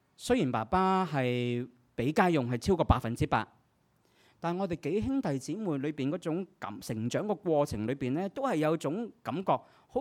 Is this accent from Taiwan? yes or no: no; China; 不过我们中国人的传统